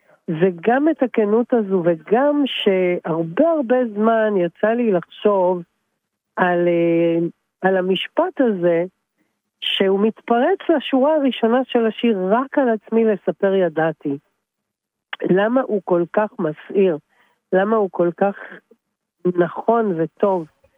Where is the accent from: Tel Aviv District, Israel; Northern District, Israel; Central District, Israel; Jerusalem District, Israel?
Northern District, Israel; Tiberias; born there; אני נולדתי אגב בטבריה.